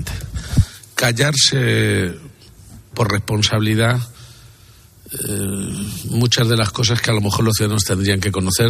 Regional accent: Castilla-La Mancha, Spain

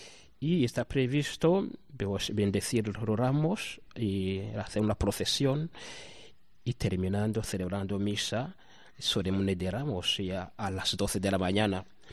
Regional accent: Rwanda; now in Spain; Soy de Ruanda.

